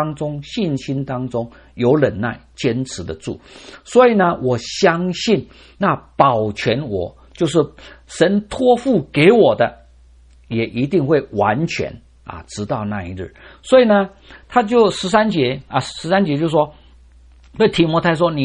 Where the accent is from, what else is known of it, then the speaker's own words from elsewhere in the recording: Taiwan; 我们从台湾来的弟兄都有当过兵的经验哈、